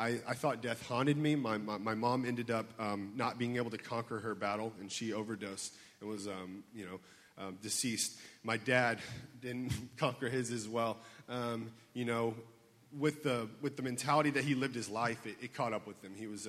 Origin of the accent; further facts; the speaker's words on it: Houston, Texas, United States; I grew up in Houston my majority of my life.